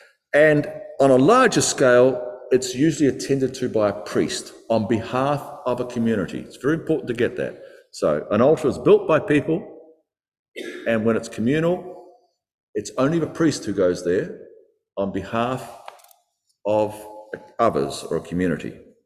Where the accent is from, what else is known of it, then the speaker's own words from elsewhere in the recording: New Zealand; from then on, I knew that what I might assume as a Kiwi barbecue was not local practice.